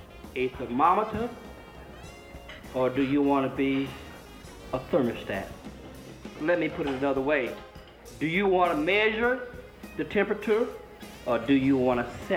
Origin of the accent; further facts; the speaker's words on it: Alabama, United States; The reason I do what I do is because I grew up in Alabama, and the first black journalist I ever knew was me.